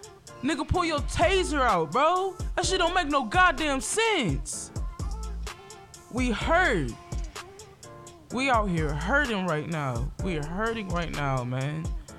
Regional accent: Springfield, Ohio, United States; now in Columbus, United States; this is in my city, Columbus, Ohio. This is where I reside. This is my city, my hometown. Well, Springfield, but this is my city.

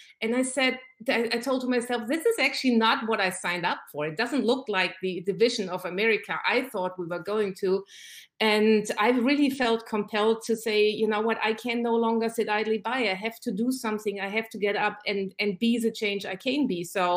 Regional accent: Germany; now in United States; I'm originally from Germany, and Germans love to talk politics. So I grew up in a family where we talked about politics all the time, at the dinner table, at the lunch table.

